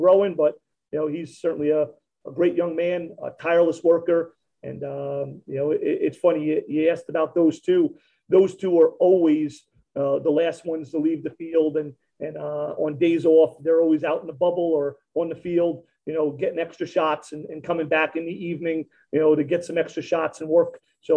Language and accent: English; New York, United States; if I had to be honest, growing up on Long Island, probably more of a … guy than.